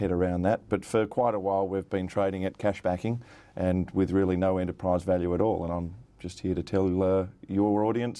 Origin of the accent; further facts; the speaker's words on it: Australia; I'm an Aussie